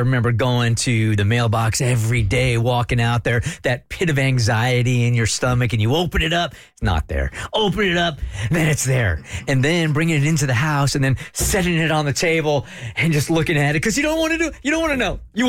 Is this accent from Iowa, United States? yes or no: no; San Diego, California, United States; I grew up in San Diego, so I applied to Pepperdine.